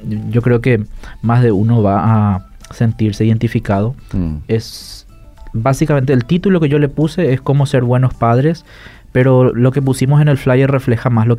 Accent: Paraguay; first language Guaraní; nuestra lengua materna, que es el guaraní.

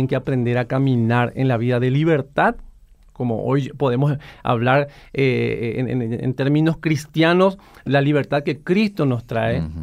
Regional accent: Villeta, Cundinamarca, Colombia; Yo vengo de Villeta, me crié en Villeta y me tocaba viajar mucho.

